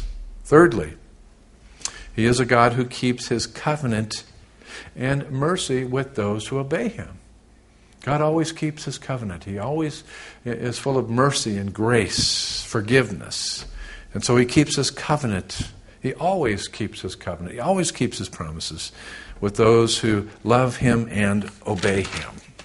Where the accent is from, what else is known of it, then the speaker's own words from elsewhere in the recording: United States; one of the most sick things I've ever seen in my life as an American, as one that served in our military, this nation that I love